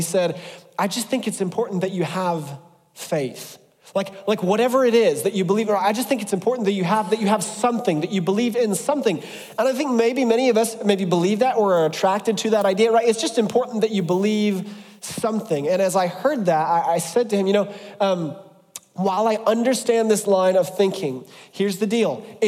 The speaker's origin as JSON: {"language": "English", "region": "Ohio", "country": "United States", "tie": "born or raised there", "said": "So I grew up in Southwest Ohio, and Southwest Ohio is nothing but farmland."}